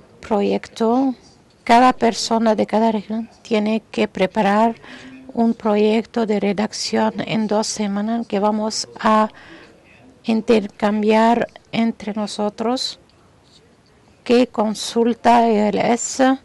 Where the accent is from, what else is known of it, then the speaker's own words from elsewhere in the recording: Kinshasa, DR Congo; Yo soy de Kinshasa, de Leales, miembro del ICANN.